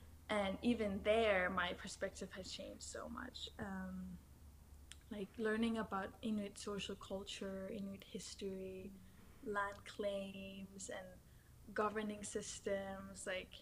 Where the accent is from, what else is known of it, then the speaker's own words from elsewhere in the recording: Nuuk, Sermersooq, Greenland; I'm from Nuuk, Gelasid Nunat, or Greenland, colonial name.